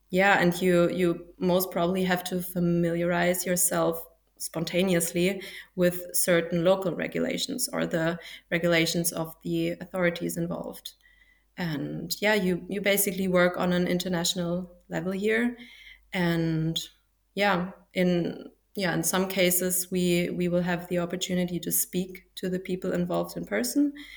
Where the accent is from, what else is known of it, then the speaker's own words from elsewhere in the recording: Germany; As let's say I am from Germany, as a German forensic psychologist practicing in Germany